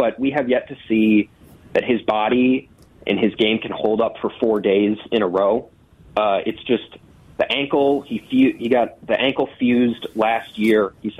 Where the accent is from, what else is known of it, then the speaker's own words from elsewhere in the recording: Eagan, Minnesota, United States; Egan. I'm back in Egan right now.